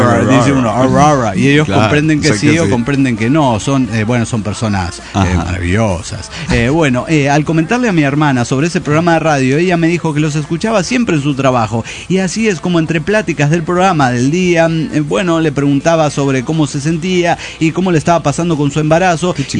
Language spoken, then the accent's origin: Spanish; Ixcaquixtla, Puebla, Mexico; es en honor a mi tatarabuelo en mi pueblo, Iscaquistla, que significa oye, ven acá.